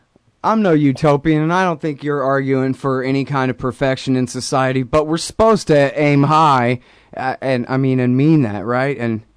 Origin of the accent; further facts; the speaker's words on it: Austin, Texas, United States; I'm from Austin, so you learn about these kind of things.